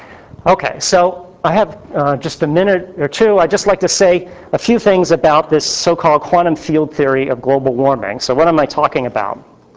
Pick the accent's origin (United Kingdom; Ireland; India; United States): United States; Providence, Rhode Island; This comes from the Providence Journal, my hometown paper, which is a Republican newspaper